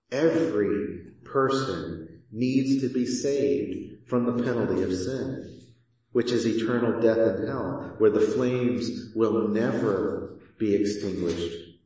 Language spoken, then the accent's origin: English; Houston, Texas, United States; I grew up in Houston, so it's not uncommon when we have a hurricane.